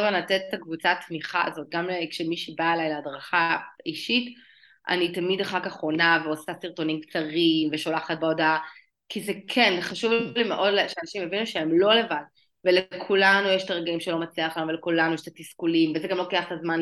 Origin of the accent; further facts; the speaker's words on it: Bat Yam, Tel Aviv District, Israel; also born or lived in Herzliya; אני עברתי מבת ים להרצלי, עברתי כאילו מבית ספר רגיל, גם לחטיבת ביניים, רמה אחרת לגמרי